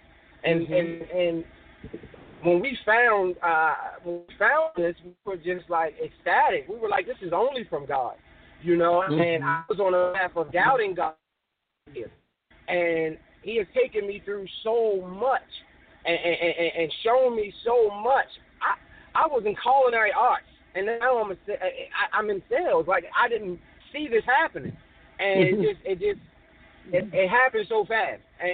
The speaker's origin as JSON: {"language": "English", "town": "Baltimore", "region": "Maryland", "country": "United States", "said": "we we come from Baltimore, and we see the struggles and we see the hurts that we go through in our communities"}